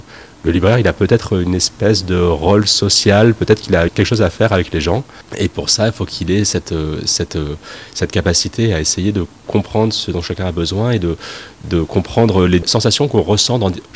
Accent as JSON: {"language": "French", "town": "Sisteron", "region": "Provence-Alpes-Côte d'Azur", "country": "France", "tie": "born or raised there", "said": "moi j'ai grandi ici en fait. Je viens de la vallée de Jabron qui est juste à côté, puis tout mon collège-lycée j'ai fait ici à Sisteron. C'est une ville, c'est celle où j'ai grandi en fait, que j'ai toujours adoré"}